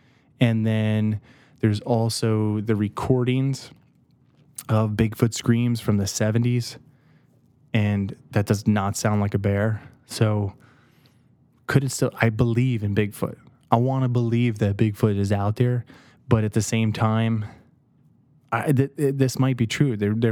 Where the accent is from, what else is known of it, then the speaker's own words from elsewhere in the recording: New Jersey, United States; And this one comes from my home state of New Jersey.